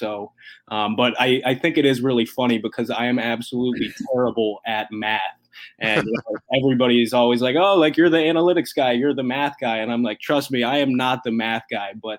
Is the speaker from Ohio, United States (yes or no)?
yes; Columbus, Ohio, United States; Yeah, so I grew up in Columbus and obviously still live here now, but my father was born in Squirrel Hill back in the 60s